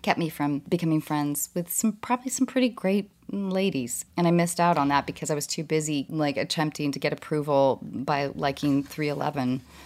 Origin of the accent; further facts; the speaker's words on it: Edmonds, Washington, United States; Edmonds, Washington.